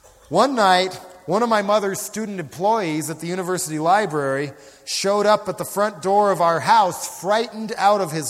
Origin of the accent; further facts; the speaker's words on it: Boulder, Colorado, United States; I grew up in Boulder, Colorado, about 4 miles from the Rocky Flats nuclear weapons plant.